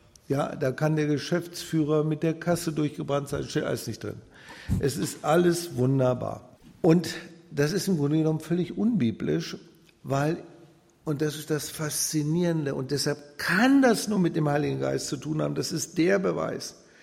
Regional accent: Northern Germany, Germany; Ich komme bin im Osten aufgewachsen und im Westen, also aber alles im Norden.

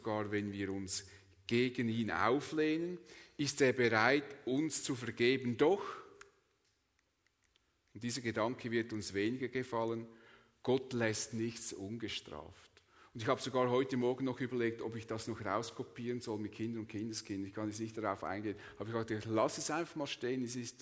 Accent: Switzerland; Oder sind wir Schweizer wirklich gottesfürchtiger als die Haitianer?

